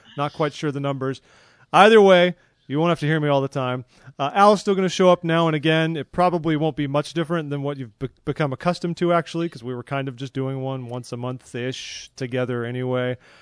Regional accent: California, United States; I mean, I grew up in California, and even though it's California

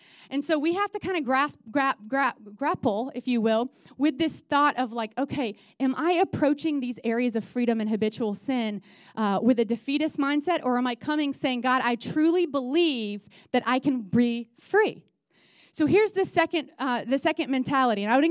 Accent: Florida, United States; I'm from Florida, and so we used to swim in a pond where I'm from, and even with gators.

